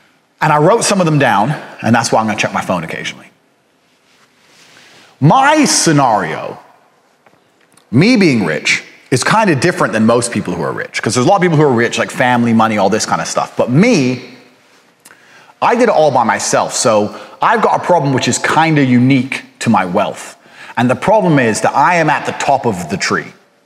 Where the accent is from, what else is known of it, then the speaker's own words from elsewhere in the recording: Goshen, Indiana, United States; also born or lived in Washington, D.C. / Chicago / Detroit / Gary; I was born in Washington, D.C., on Andrews Air Force Base. My father was in the military. We moved to Southside Chicago, the ghetto, then Detroit, then Gary, Indiana, which at the time was the murder capital of the world.